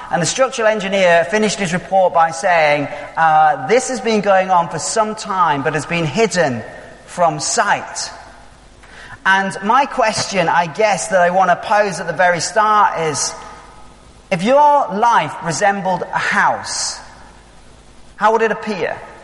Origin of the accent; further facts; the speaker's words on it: Knaresborough, Yorkshire and the Humber, United Kingdom; So I grew up in Knaresborough, and we lived at the end of our street was this old derelict house.